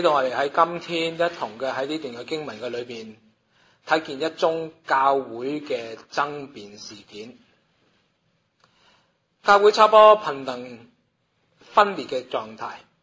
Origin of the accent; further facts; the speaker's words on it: China; 让我们作为中国人的我们都能够献